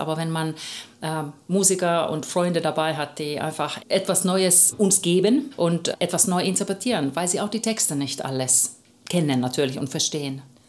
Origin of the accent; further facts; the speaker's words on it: Southern Germany, Germany; Wir kommen aus Süddeutschland und da kennt man ja natürlich irgendwann dann die passenden Leute auch.